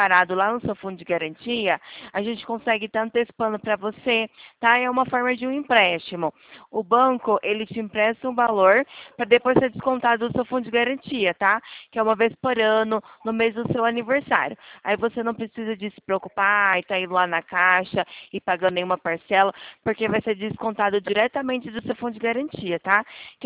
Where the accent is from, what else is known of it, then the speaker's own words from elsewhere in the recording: Ribeirão Preto, São Paulo, Brazil; Eu sou daqui de Ribeirão Preto, estado de São Paulo